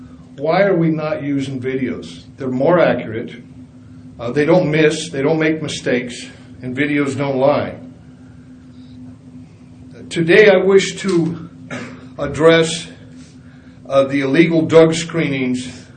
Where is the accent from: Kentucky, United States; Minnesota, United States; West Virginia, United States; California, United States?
California, United States; I hail from San Bernardino County, the largest county under your purview.